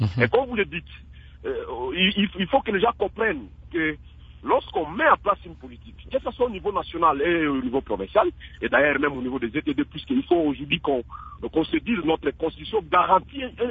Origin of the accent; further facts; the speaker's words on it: Ituri, DR Congo; présenter mes condoléances à toutes les familles trouvées chez moi en Ituri